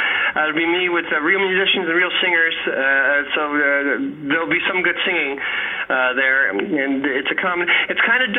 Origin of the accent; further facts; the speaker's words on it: United Kingdom; We're weird, like, we're British and cold in this way.